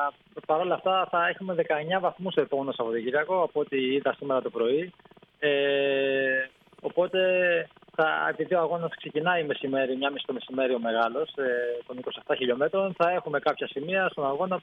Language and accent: Greek; Agkistri, Attica, Greece; τον τόπο μου, το μέρος όπου μεγάλωσα και τον τόπο τον οποίο ξεκίνησα, έκανα τα πρώτα μου βήματα. Το Αγκίστρι είναι σε μια πολύ μικρή απόσταση από την Αθήνα, μόλις 55 λεπτά με το καράβι